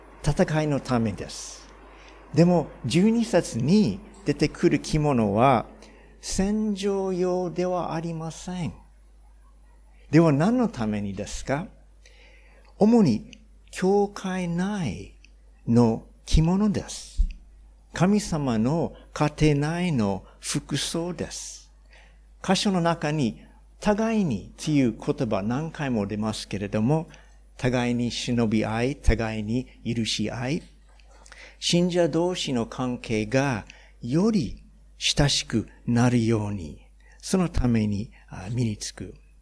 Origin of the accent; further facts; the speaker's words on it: Hawaii, United States; Japanese is a second language; 私はハワイ出身です。